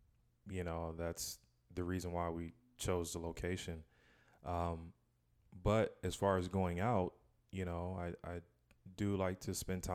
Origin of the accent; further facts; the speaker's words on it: Houston, Texas, United States; And I'm from Houston. And Houston is the number one diverse city in the country.